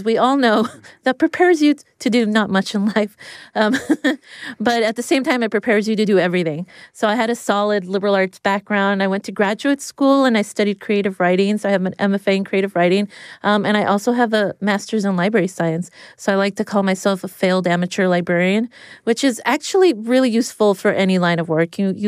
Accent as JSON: {"language": "English", "town": "Riverside", "region": "California", "country": "United States", "tie": "born there", "said": "I was born in Riverside, California, from a big citrus family. So my parents met there picking oranges in 1972. Really deep roots in Southern California, especially on my mother's side."}